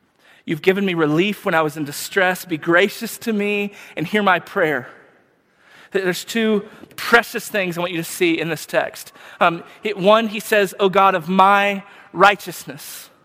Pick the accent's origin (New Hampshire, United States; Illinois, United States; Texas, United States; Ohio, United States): Texas, United States; In my medium-sized town, where I grew up in Texas